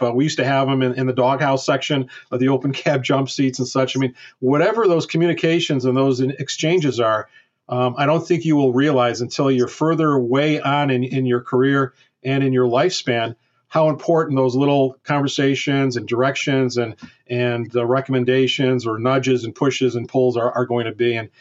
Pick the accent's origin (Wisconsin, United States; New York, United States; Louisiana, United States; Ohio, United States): New York, United States; Syracuse; on weekends I was still going to school here, actually in my hometown in Syracuse, and was attending Syracuse University School of Architecture.